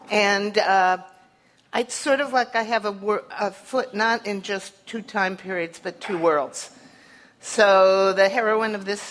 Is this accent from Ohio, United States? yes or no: no; Indiana, United States; I grew up in Indiana, but I am so much older than these guys. I've lived in Cambridge for several decades.